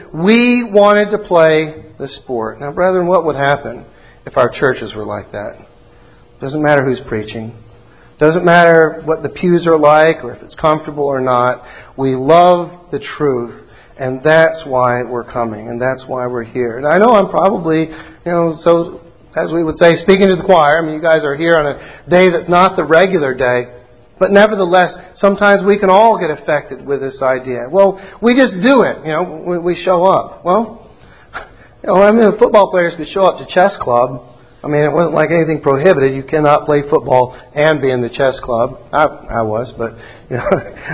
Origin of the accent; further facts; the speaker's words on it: Florida, United States; You all know that I grew up down south in North Florida, which is kind of like a quasi-south area.